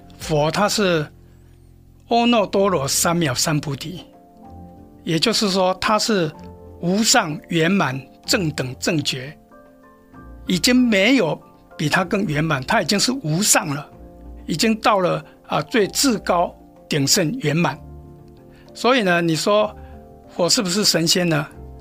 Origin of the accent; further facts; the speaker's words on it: Taiwan; now in United States; 我是来自台湾，那当初我在台湾出家，也在当地创办佛学院，